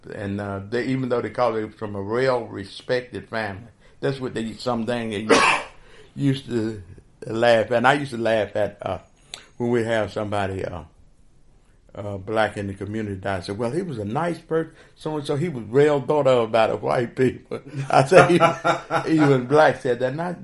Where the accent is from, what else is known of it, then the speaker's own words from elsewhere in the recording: the South, United States; by growing up in the South, I didn't start dealing with the other race of people other than once I left home.